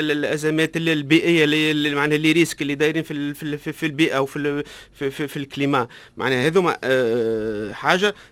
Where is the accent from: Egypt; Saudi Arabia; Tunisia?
Tunisia; عندنا الكفاءات من المهندس حتى للليدرشيب معناها عندنا في تونس